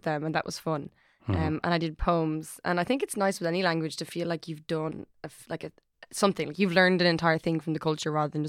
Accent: Dublin, Leinster, Ireland; I'm from Ireland. I'm from Dublin. And my parents, although they're not negative towards Irish, like they're positive toward the language. They don't speak it. I didn't grow up with Irish at all.

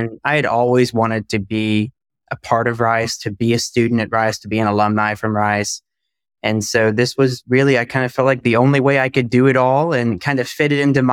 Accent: Texas, United States; also born or lived in Southeast Asia; Oh, I'm from Texas. I'm a Texan. We're Americans.

